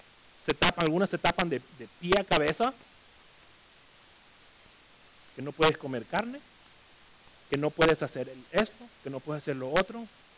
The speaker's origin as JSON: {"language": "Spanish", "country": "Ecuador", "tie": "born or raised there", "said": "yo crecí en el Ecuador y no tenía una pelota de fútbol."}